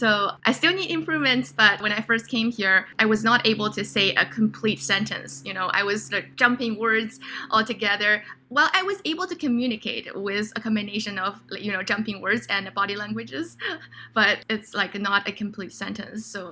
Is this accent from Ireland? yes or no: no; China; English is a second language; moved away as an adult; now in United States; so I was born and raised in China, and I came to the United States probably about like 9 years ago, and I went to a school in New York, and then like I went to the West Coast to go to work.